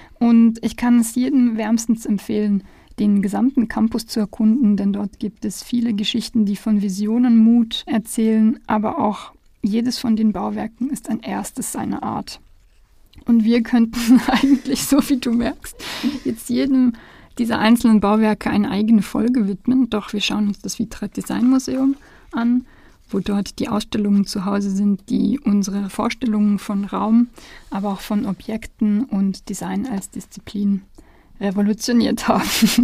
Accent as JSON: {"language": "German", "town": "Stuttgart", "region": "Baden-Württemberg", "country": "Germany", "tie": "born or raised there", "said": "Es verbindet nämlich auch meine Heimatstadt Stuttgart und Basel."}